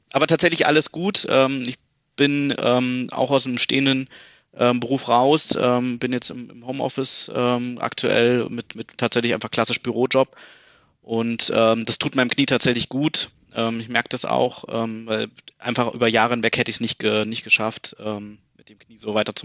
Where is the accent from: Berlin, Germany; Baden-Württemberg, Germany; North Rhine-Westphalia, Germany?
Berlin, Germany; bin gebürtiger Berliner, Friedrichshain geboren, aber irgendwie schon ab meinem ersten Lebensjahr eigentlich dann nach Berliner Klinike gezogen, also Südosten Berlins und jetzt noch 30, einen Monat habe ich noch und tatsächlich bin ich jetzt seit 2016 in München